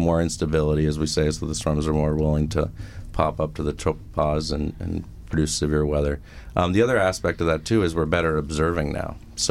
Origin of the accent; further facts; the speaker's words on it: New England, United States; I'm from the Northeast, though, so.